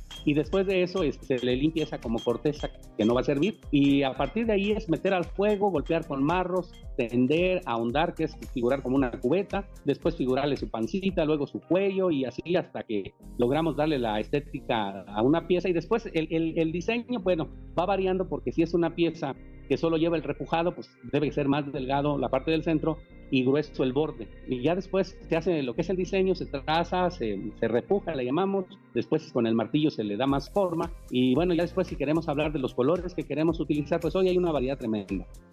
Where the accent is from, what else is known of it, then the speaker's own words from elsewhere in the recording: Santa Clara del Cobre, Michoacán, Mexico; Pues sí, soy de Santa Clara del Cobre, Michoacán, el único lugar donde con orgullo enseñamos el cobre